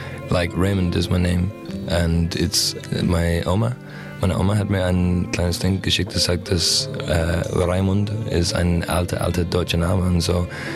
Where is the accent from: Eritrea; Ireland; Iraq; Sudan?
Ireland; German is a second language; now in Germany; ich komme aus Irland